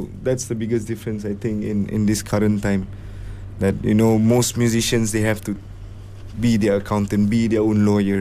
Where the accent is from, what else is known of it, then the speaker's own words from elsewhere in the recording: Malaysia; Actually, not really foreign influences, but Malaysia itself, because there's a lot of music that we still need to understand from our own country, from our own roots.